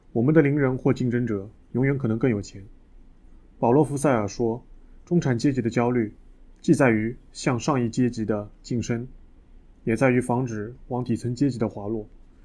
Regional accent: China; 我一个中国人

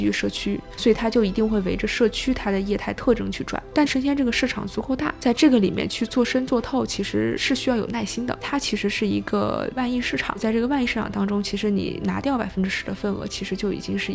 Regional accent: China; 我其实是土生土长的中国人，然后呢但是在国外有读过一段时间书，所以其实是一段时间的北京大学的经历，然后同时有一段时间国外的海外留学经历。但回国之后其实就去了投行，在香港待了1年多，然后之后就到了国内做投资

